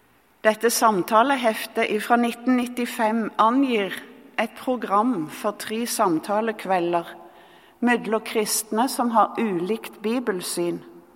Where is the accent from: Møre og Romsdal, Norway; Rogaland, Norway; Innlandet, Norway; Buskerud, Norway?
Rogaland, Norway; Hillevåg; Selv om jeg er fra Hillevåg, som ikke har så godt rykte på seg